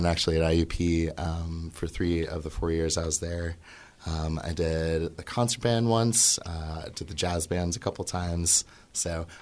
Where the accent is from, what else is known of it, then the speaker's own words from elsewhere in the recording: Philadelphia, Pennsylvania, United States; born there; now in Pittsburgh, United States; I am actually a pretty recent transplant to Pittsburgh. I was born in Philadelphia originally.